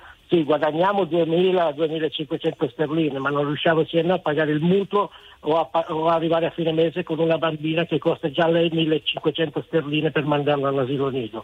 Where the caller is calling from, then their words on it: Milan, Lombardy, Italy; Sono da Milano, provincia di Milano.